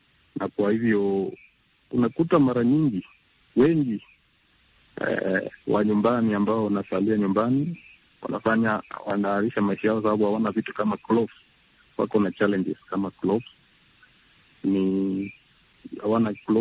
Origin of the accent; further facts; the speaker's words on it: Eldoret, Uasin Gishu County, Kenya; natoka mji wa Eldoret nchini Kenya.